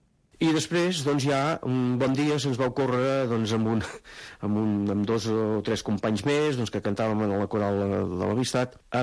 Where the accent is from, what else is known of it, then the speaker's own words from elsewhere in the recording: Premià de Dalt, Catalonia, Spain; now in Premià de Mar, Spain; sóc fill de Premià de Dalt, visc a Premià de Mar actualment, tinc 70 anys